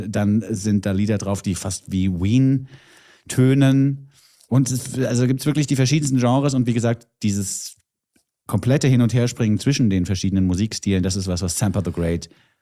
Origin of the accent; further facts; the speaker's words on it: Bavaria, Germany; Für mich als Bayer ist es schwierig.